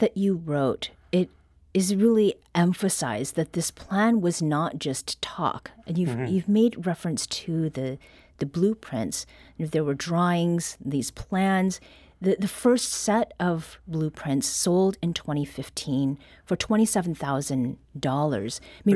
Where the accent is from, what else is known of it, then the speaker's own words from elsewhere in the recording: Canada; now in St. Louis, United States; I mean, I was born and raised in Canada.